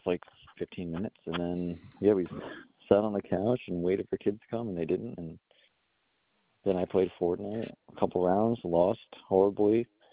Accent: New York, United States; now in Pine Plains, United States; So where I live now in Pine Plains is about, well, it's exactly an hour from where I was, where I grew up.

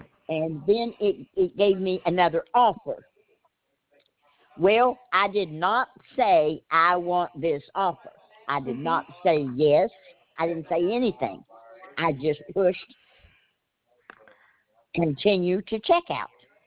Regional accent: Washington, United States; 98465. I'm from Washington State.

